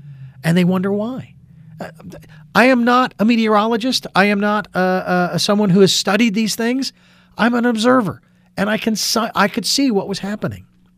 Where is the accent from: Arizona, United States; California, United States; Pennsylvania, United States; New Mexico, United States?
Arizona, United States; Phoenix; my hometown of Phoenix, Arizona, and when I grew up, we had what they would call the monsoon that would roll through.